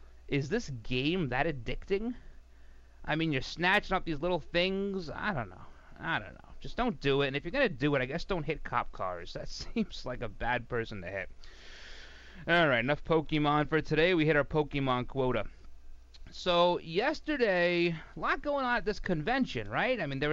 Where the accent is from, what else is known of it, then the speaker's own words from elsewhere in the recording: New York, United States; no matter where I live in the future, I will always say that I'm a New Yorker. I wear that like a badge.